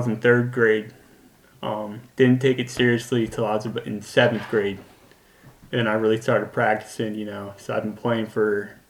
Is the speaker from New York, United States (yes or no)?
no; Havertown, Pennsylvania, United States; also born or lived in Broomall; I lived in Broomall till I was three. Then I moved to Havertown. Been there ever since.